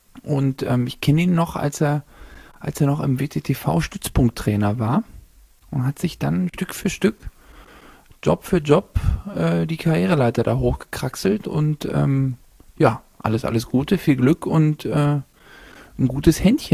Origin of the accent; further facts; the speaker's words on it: East Germany, Germany; born there; als geborener Ossi habe ich so ein bisschen Mühlhäuser-Hoffnung.